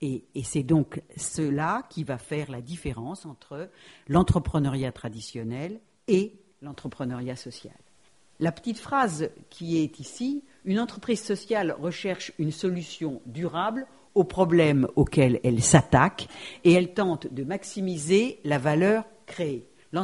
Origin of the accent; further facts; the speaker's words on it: France; en tant que Française de base